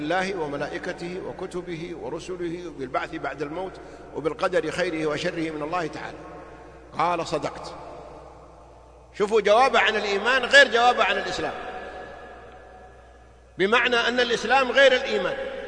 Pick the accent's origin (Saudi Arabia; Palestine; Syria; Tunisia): Saudi Arabia; سواء نحن مواطنين سعوديين أو غيرنا